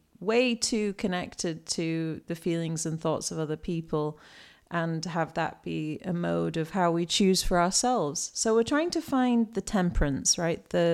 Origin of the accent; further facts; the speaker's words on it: England, United Kingdom; since this is now a British podcast, because I'm British and I live in England again.